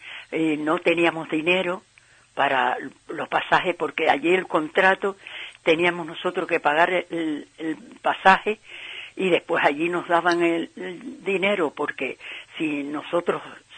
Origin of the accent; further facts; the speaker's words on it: Canary Islands, Spain; Sí, canaria, claro, dice un trocito de mi tierra.